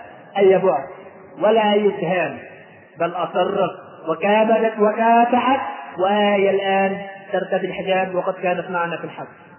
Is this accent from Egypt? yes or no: yes; Egypt; فاضطررت إلى أن أسافر من القاهرة إلى قريتي في شمال مصر